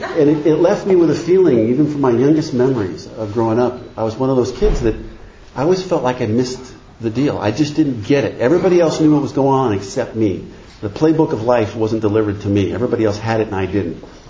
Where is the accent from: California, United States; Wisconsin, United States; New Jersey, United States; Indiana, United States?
New Jersey, United States; You know, we were New Englanders. You know, I grew up in New Jersey, and you just didn't wear your emotions on your sleeve.